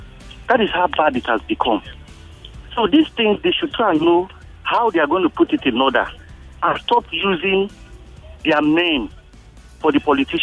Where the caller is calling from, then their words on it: Satellite Town, Lagos, Nigeria; I'm calling from Satellite Town.